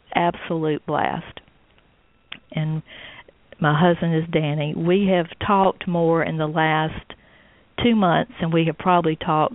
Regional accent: the South, United States; And so I think the strong sense of family is one of the biggest values that I got as a Southerner. Not that other areas don't have that strong cord, but it just seems a little different in the South.

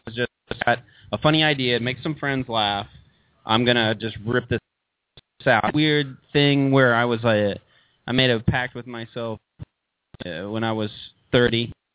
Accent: Arkansas, United States; Two reasons. One, I'm from Arkansas.

